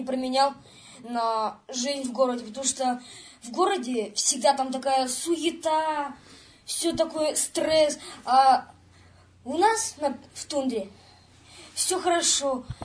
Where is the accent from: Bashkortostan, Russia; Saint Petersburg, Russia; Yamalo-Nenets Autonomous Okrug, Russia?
Yamalo-Nenets Autonomous Okrug, Russia; Samburg; Я в основном живу в Самбурге, у себя на родине.